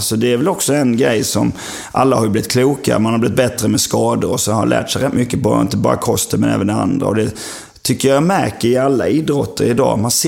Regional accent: China; Jag kommer från Kina.

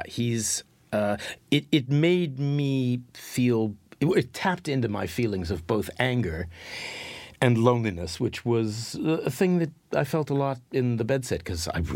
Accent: Winnipeg, Manitoba, Canada; now in London, United Kingdom; I was from Winnipeg. And I was living in London.

